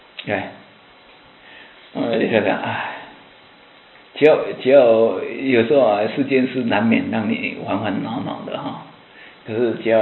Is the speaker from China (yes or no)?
no; Taiwan; 我们台湾人喜欢吃臭豆腐